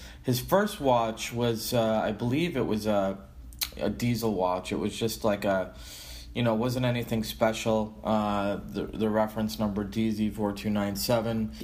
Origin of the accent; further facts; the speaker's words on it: Boston, Massachusetts, United States; for me growing up in Boston especially, it's a very Irish town, Irish-American town, but I've always had friends from Ireland.